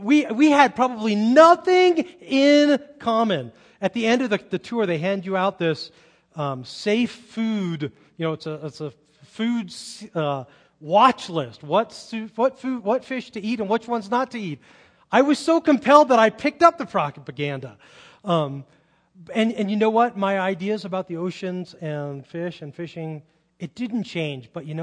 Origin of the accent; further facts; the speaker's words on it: Carmel, California, United States; When I grew up in the Monterey Bay area and Carmel, and went to Carmel High and went away to school in Phoenix and then moved back, and I worked in a church for 10 years in Monterey.